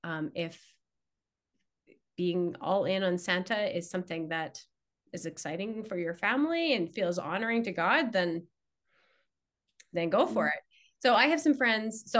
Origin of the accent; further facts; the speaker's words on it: Canada; I'm not American, I'm Canadian.